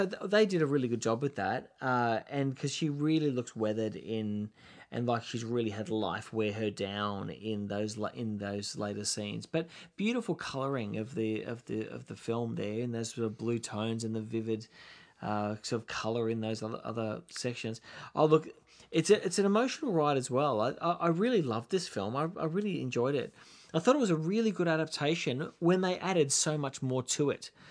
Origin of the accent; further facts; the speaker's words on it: Lilydale, Victoria, Australia; I grew up in Lilydale, Victoria.